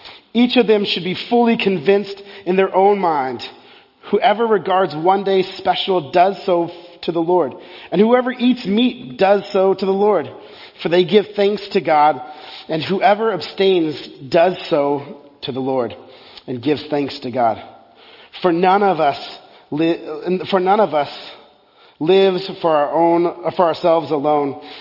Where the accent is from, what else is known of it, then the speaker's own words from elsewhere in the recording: Texas, United States; I grew up in Texas, and so this might sound very foreign to you